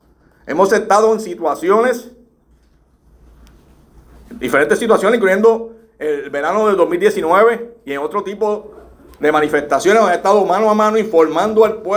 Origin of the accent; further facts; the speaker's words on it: Puerto Rico; Somos parte de este pueblo, somos parte de Puerto Rico, vivimos en Puerto Rico